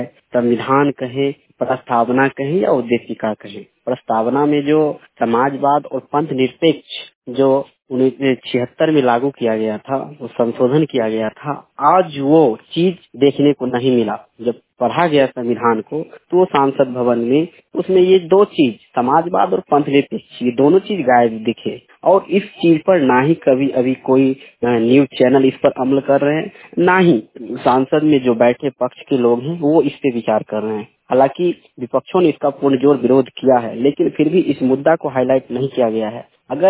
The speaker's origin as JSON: {"language": "Hindi", "town": "Hasanpur", "region": "Bihar", "country": "India", "said": "और मैं हसनपुर समस्तीपुर बिहार से हूँ।"}